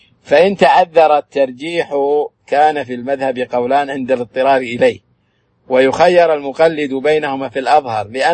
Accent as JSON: {"language": "Arabic", "country": "Saudi Arabia", "said": "والعمل في الفتوى والقضاء في بلادنا السعودية"}